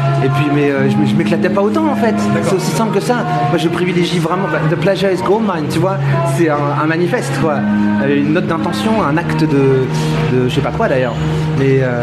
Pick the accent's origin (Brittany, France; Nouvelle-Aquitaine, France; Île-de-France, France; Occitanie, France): Brittany, France; moi je suis français, enfin je suis breton, d'expression française.